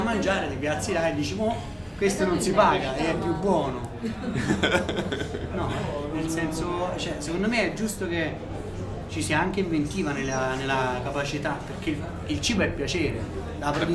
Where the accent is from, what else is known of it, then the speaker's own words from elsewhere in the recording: Tuscany, Italy; Io la faccio in una maniera, sono toscano, quindi...